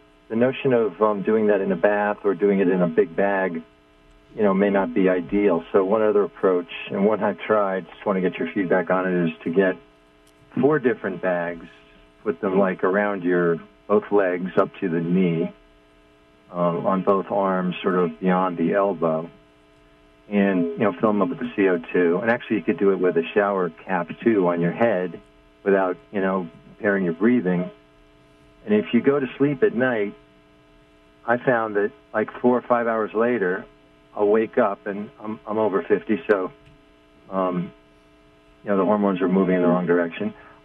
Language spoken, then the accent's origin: English; New York, United States; I'm from New York